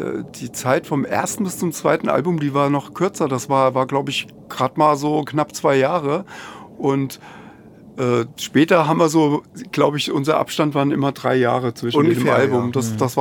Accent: Rhine-Main, Germany; der Robert und ich, wir kommen ja aus dem Rhein-Main-Gebiet, Wiesbaden-Mainz

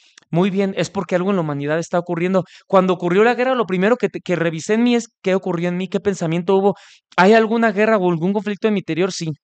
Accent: Mexico; yo soy mexicano y nosotros tenemos una tradición muy importante

